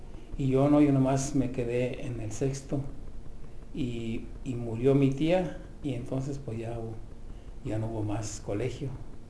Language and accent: Spanish; Morelia, Michoacán, Mexico; also born or lived in Indaparapeo; Yo soy nacido en un pueblito que se llama Indaparapeo, pero criado en Morelia, Michoacán, en México.